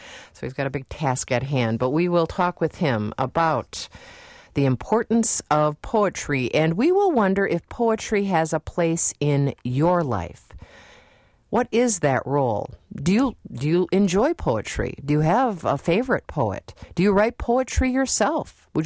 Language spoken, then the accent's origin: English; Appleton, Wisconsin, United States; I know my hometown of Appleton is doing that sort of thing too.